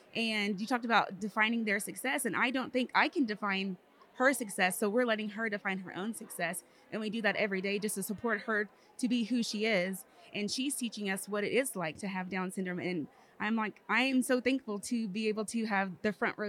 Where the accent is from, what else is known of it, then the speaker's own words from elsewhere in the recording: Texas, United States; I'm from Texas.